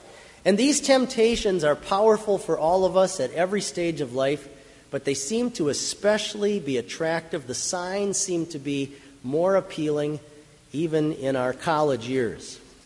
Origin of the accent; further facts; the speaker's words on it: Mankato, Minnesota, United States; When I was a little boy, I grew up right here in Mankato